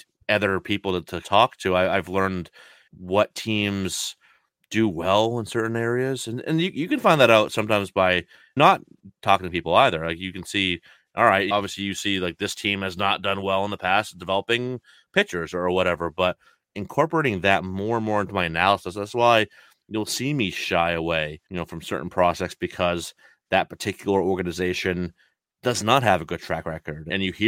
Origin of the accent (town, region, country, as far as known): New England, United States